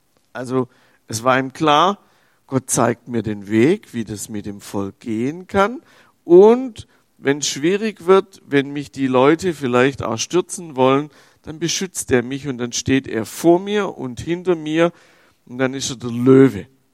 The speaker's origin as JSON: {"language": "German", "region": "Baden-Württemberg", "country": "Germany", "tie": "born or raised there", "said": "die könnte man eventuell in meiner Heimat bekommen, so um Stuttgart rum."}